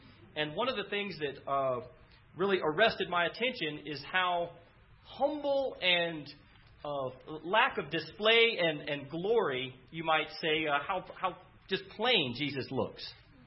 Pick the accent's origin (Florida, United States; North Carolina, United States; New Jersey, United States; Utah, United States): North Carolina, United States; Raleigh; I grew up here in Raleigh, for those of you that don't know me very well, and this is a homecoming for sure for me.